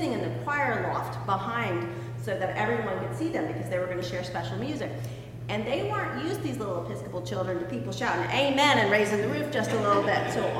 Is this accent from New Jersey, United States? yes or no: no; Wytheville, Virginia, United States; I'm from Wytheville, Virginia.